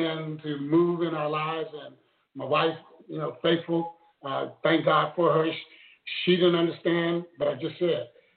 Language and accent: English; Washington, District of Columbia, United States; Originally from D.C., Northeast D.C.